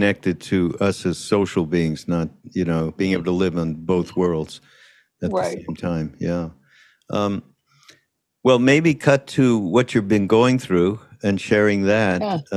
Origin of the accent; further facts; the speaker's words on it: Montreal, Quebec, Canada; and I'm from Montreal, so I spoke French.